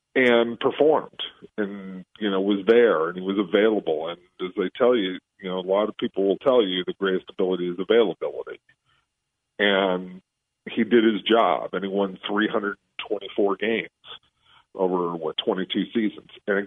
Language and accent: English; Los Angeles, California, United States; I grew up in Los Angeles. I was a big Dodgers fan